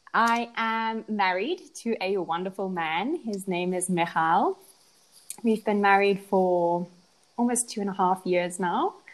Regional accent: Pretoria, Gauteng, South Africa; I'm from South Africa and I was born in Pretoria. To those completely unfamiliar to South Africa, you might have heard of Johannesburg, and Pretoria is very close to Johannesburg. I lived in Pretoria throughout primary

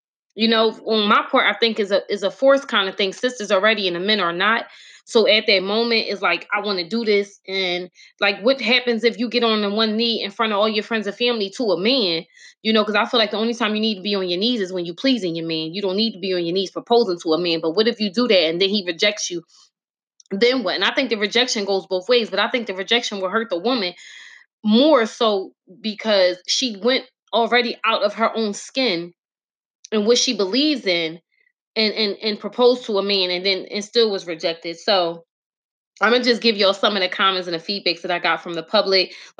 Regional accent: Philadelphia, Pennsylvania, United States; But those that don't know, I'm from Philly, born and raised.

